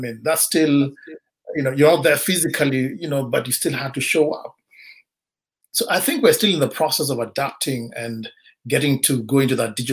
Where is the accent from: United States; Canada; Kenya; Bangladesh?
Kenya; born and raised in Kenya. Grown up in a middle class home.